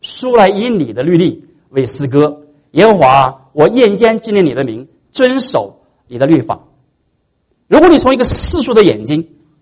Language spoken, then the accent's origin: Chinese; China; 我们中国人有句话说，月黑风高夜，杀人放火天。